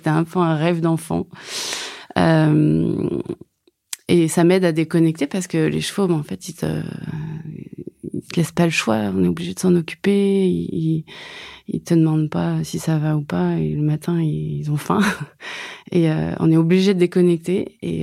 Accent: Brittany, France; Je suis bretonne alors. J'ai passé beaucoup de temps sur un bateau.

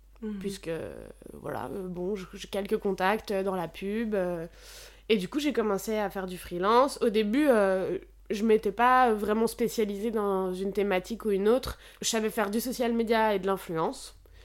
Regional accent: Auvergne-Rhône-Alpes, France; also born or lived in Paris; now in Brussels, Belgium; Alors, moi, de base, je viens d'Isère, genre des montagnes, plus ou moins. Et j'avais pas spécialement envie d'y rentrer.

